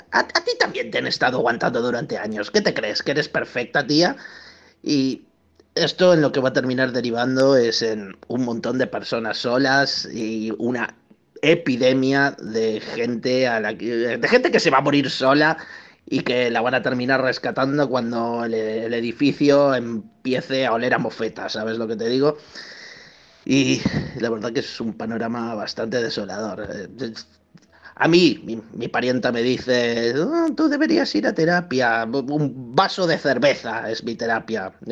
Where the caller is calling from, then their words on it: Benaguasil, Valencian Community, Spain; de Benaguasil